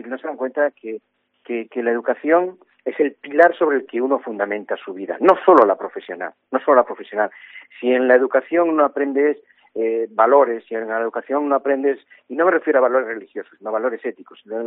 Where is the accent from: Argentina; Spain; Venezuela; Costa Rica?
Spain; Galicia; yo no reniego de ser gallego. Me encanta ser gallego. Pero gracias a que soy español, además de ser gallego, soy hebreo, árabe y cristiano. Soy vasco, madrileño y andaluz.